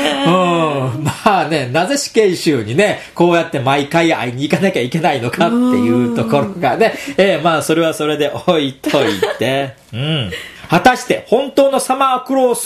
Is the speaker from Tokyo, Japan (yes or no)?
no; Hamamatsu, Shizuoka, Japan; 僕の出身地の静岡県では、あれがぜひ欲しいという声が高いみたいで、実家がある浜松の方に帰るとたまに見かけます